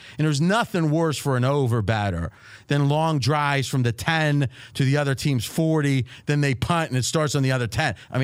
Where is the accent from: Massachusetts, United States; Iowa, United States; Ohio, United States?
Ohio, United States; Dayton; Growing up in Dayton, not quite the same.